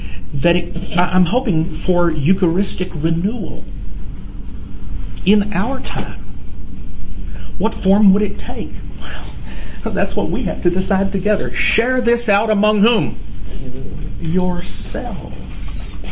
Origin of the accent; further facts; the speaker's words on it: the South, United States; The denomination in which Gary and I grew up down in the South